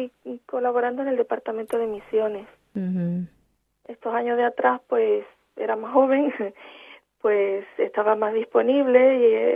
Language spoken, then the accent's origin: Spanish; La Línea de la Concepción, Andalusia, Spain; yo soy de la línea de la Concepción, es una ciudad pequeña que está al lado de Gibraltar, eso sí conoce todo el mundo. Ahí estamos sobre el Istmo.